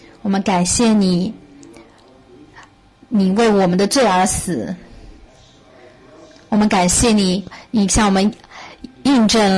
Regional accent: Ireland; Chinese is a second language; 希望你们可以啊听得懂我的口音，因为我是爱尔兰人。

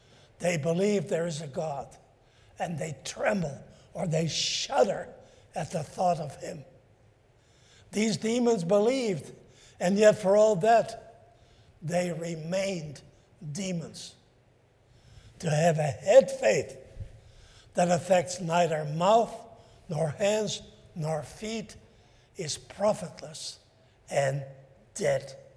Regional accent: Fayetteville, Pennsylvania, United States; also born or lived in Gettysburg; our family, my parents, my sister and I, we moved from Fayetteville in southern Pennsylvania between Chambersburg and Gettysburg. I graduated from Gettysburg High School.

